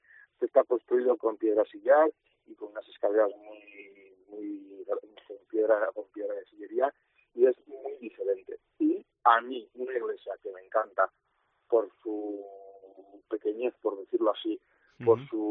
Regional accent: Pamplona, Navarre, Spain; Nosotros aquí en Navarra, también nosotros que somos de Pamplona

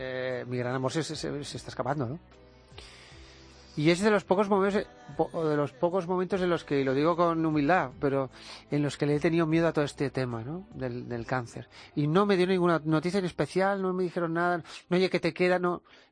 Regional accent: Catalonia, Spain; yo soy catalán, ¿vale? O sea, y después soy ciudadano del mundo. Porque tengo una cultura y un idioma que es diferente al francés, al inglés o al castellano

